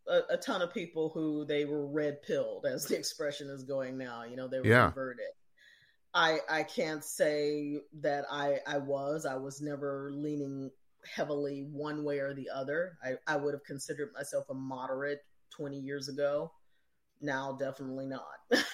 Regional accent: Chicago, Illinois, United States; Grew up in Chicago, Illinois. So talk about machine politics.

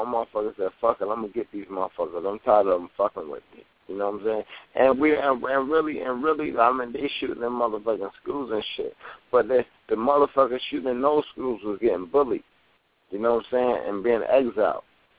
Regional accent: Brooklyn, New York, United States; I grew up in Brooklyn in the 80s.

